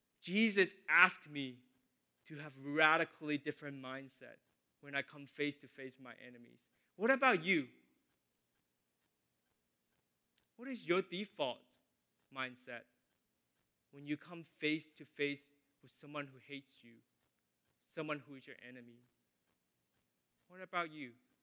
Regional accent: the South, United States; Like I was telling you, I grew up in the South, in the southern part of the U.S.

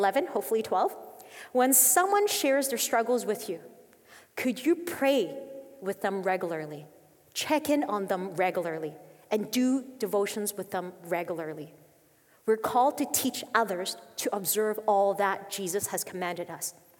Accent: Canada; very Asian rules that I didn't like as a Canadian

